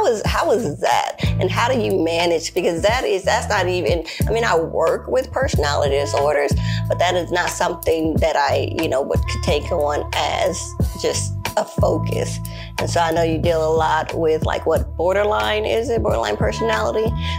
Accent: Dallas, Texas, United States; born there; Yes, I was born in Dallas, so, you know, I can, you know, giddy on up with them, with the best of them.

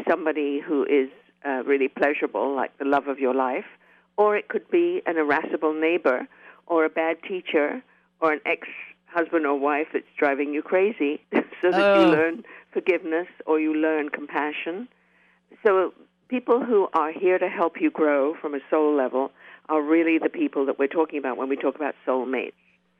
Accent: England, United Kingdom; moved away as an adult; now in Canada; I started off as a journalist in England and then came to Canada and was a journalist. But growing up in England

